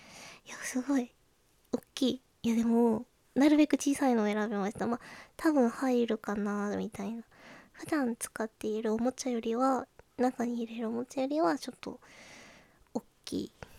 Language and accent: Japanese; Kansai, Japan; 出身地は関西です。関西のどこかです。